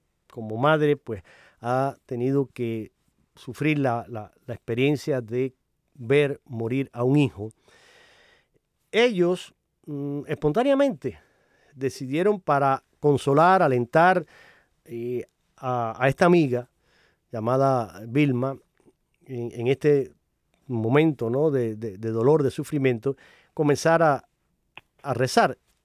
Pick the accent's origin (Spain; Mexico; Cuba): Cuba; Holguín; mi tierra natal, con Holguín, esa querida ciudad del oriente de la isla de Cuba